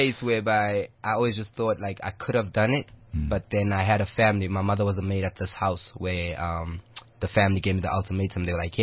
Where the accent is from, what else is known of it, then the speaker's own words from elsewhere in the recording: Kliptown, Gauteng, South Africa; I grew up in Cliptown more with my mother, so... Cliptown, like you were saying, it's more tight-knit.